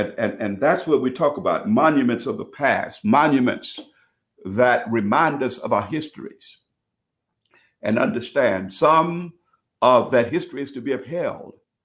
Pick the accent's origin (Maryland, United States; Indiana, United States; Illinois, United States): Illinois, United States; Brooklyn; I'm from Brooklyn, Illinois, where we had businesses on the street.